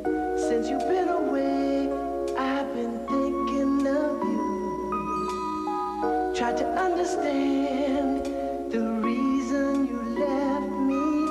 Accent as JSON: {"language": "English", "town": "Detroit", "region": "Michigan", "country": "United States", "tie": "born or raised there", "said": "made me think about when we were growing up in Detroit"}